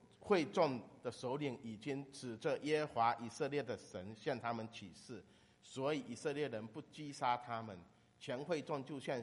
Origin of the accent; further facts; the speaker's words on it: China; 我们来自中国大陆的人应该都听过一句话